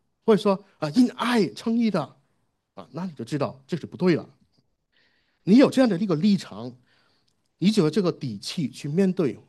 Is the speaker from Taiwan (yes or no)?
no; Hong Kong; 我是新二代啊，我在香港长大的新二代，